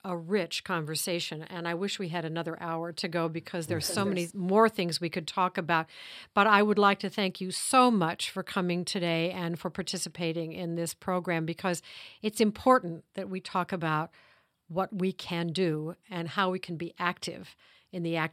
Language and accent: English; Ohio, United States; about what happened in the last election in Florida and Ohio, the state that we're talking about, as my home state.